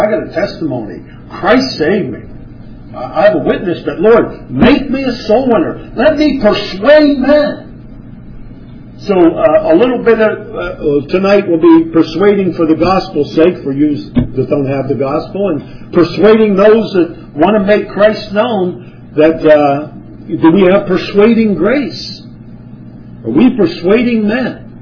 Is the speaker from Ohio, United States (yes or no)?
no; Pittsburgh, Pennsylvania, United States; Okay, turn to Luke 16. I'm from Pittsburgh. Greetings from the saints in Pittsburgh